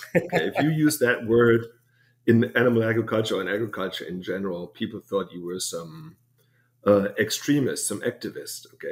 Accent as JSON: {"language": "English", "country": "Germany", "tie": "born or raised there", "also_born_or_lived": "Texas", "moved": "as an adult", "lives_now": "Davis, United States", "said": "I grew up in Germany, lived there for 27 years, did my master's in agriculture engineering at the University of Leipzig, then moved to Texas, to Texas Tech University, where I did my PhD."}